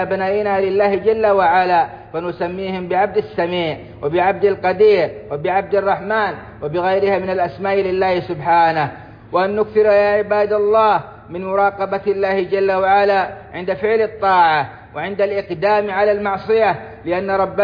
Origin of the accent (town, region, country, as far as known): Saudi Arabia